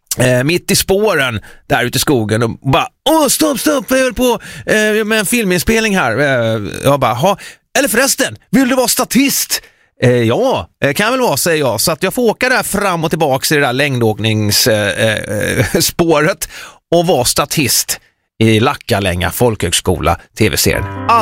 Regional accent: Nässjö, Jönköping County, Sweden; i slutet på villakvarteret i Nässjö där jag växte upp

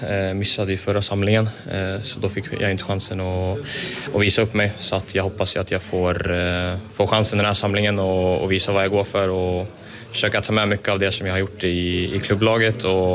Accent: Västerås, Västmanland County, Sweden; jag är väl kommer från Västerås från början som sagt.

